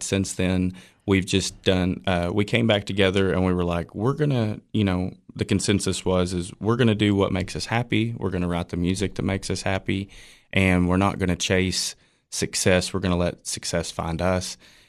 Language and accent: English; Monterey, Tennessee, United States; Yes. Yes. We're from Monterey.